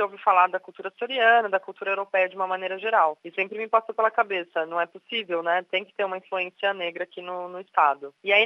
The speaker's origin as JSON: {"language": "Portuguese", "region": "São Paulo", "country": "Brazil", "tie": "born or raised there", "moved": "as an adult", "said": "Eu sou natural de São Paulo, me mudei para cá faz 7 anos"}